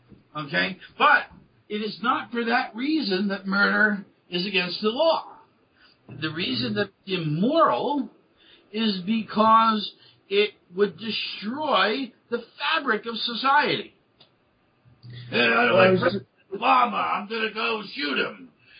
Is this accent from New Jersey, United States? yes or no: yes; New Jersey, United States; I'm from New Jersey, okay?